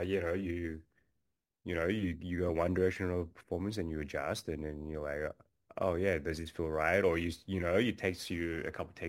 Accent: Australia; I grew up in Australia, of course

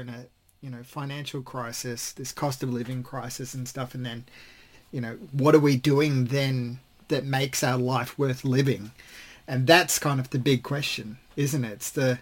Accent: The Gap, Queensland, Australia; now in Perth, Australia; I grew up in Queensland myself in the Gap, so not like rural stuff, but you know, this strange suburb, which is, yeah, just the place that's between two hills

